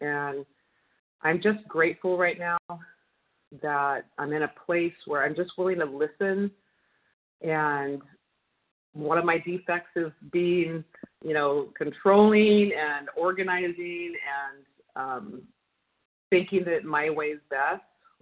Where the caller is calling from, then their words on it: Long Beach, California, United States; I'm from Long Beach, California, and I'm a compulsive overeater.